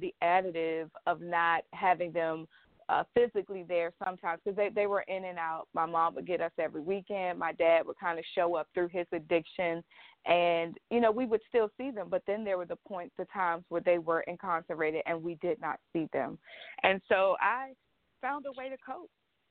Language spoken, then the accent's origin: English; Washington, District of Columbia, United States; I grew up in Washington, D.C. area, and I grew up in a household, as I shared earlier, with my grandparents.